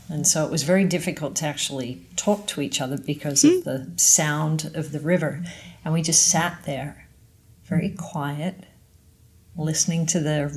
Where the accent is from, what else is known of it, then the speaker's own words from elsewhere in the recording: Australia; And I was just constantly offending people just by, you know, being an Aussie, right? Being direct.